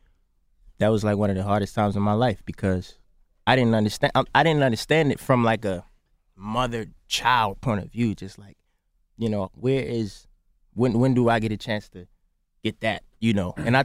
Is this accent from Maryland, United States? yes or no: yes; Baltimore, Maryland, United States; I grew up in Baltimore.